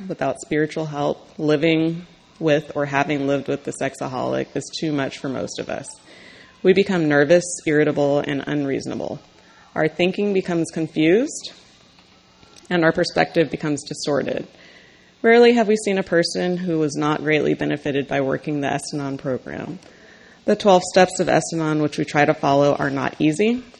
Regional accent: San Diego, California, United States; from San Diego.

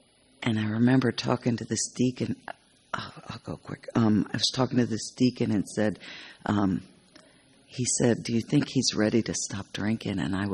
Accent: Houston, Texas, United States; from Houston.

